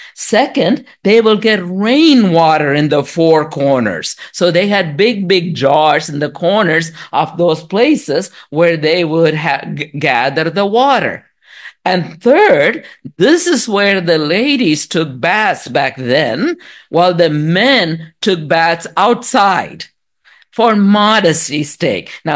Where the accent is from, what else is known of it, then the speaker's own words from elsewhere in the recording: India; moved away; we used to carry water from the well when I was growing up in India.